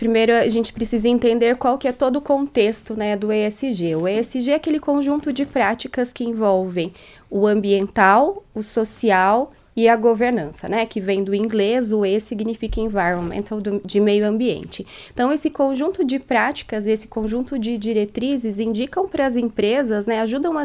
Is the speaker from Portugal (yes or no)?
no; São Paulo, Brazil; now in Cascavel, Brazil; Eu sou natural de São Paulo, moro aqui em Cascavel há 4 anos